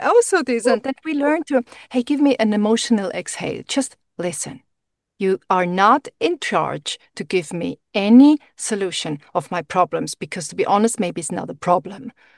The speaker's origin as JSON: {"language": "English", "country": "Switzerland", "second_language": "English", "said": "So because he's from Argentina and I'm from Switzerland, so there are two cultures, two languages."}